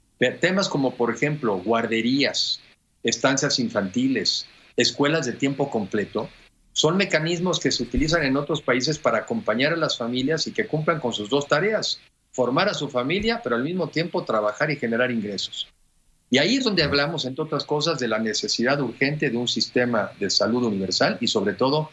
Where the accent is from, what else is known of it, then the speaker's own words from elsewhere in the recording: Mexico; por el solo hecho de ser mexicanos